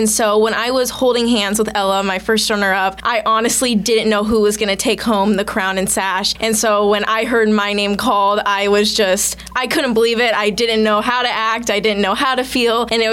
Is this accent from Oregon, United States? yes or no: yes; Clackamas, Oregon, United States; also born or lived in Portland; So I grew up in Portland all the way until third grade, and then I moved out here to Clackamas and have been here ever since.